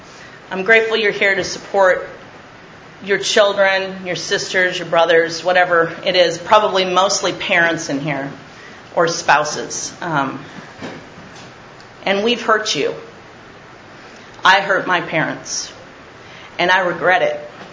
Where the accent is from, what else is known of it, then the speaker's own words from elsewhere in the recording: Minnesota, United States; born there; I was born in Minnesota in a little suburb of Minneapolis in 1972 to a Catholic family.